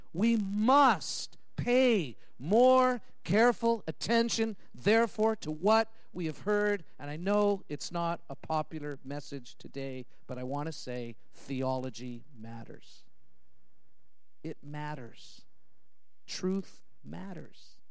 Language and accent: English; Calgary, Alberta, Canada; We're from Calgary, right?